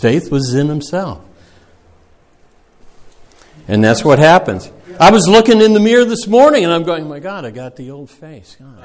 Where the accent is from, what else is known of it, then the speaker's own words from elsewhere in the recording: England, United Kingdom; Yeah, I pronounce it Kabbalah too, because we're English.